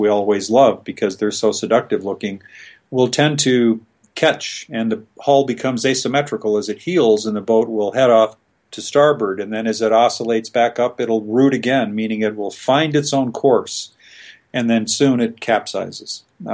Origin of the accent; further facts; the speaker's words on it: Ogden, Utah, United States; I grew up in the Rocky Mountains, predominantly outside of Ogden, Utah, and we would drive east as a family in the summer.